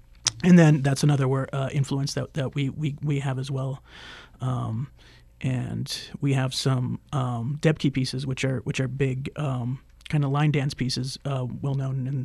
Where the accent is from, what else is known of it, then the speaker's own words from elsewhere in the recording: Albuquerque, New Mexico, United States; I grew up in Albuquerque. I graduated from high school at Sandia High School